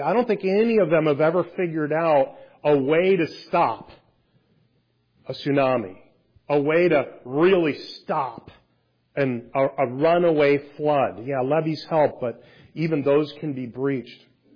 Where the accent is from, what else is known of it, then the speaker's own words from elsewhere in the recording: Iowa, United States; I grew up in Iowa, and we had a tri-level house, which means it's two-story, but then there's another story here.